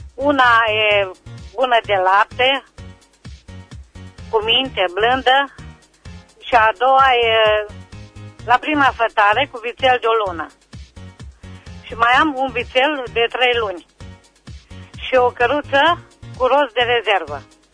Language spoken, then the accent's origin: Romanian; Gătaia, Timiș County, Romania; Sunt din Gătaia